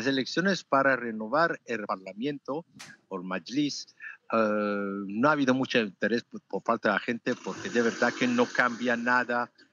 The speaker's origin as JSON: {"language": "Spanish", "country": "Iran", "also_born_or_lived": "Italy", "moved": "as an adult", "said": "Yo me fui de Irán para estudiar a la universidad en 1969"}